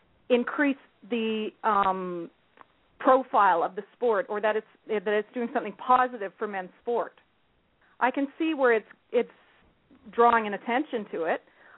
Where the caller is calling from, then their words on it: Calgary, Alberta, Canada; I'm calling from Calgary.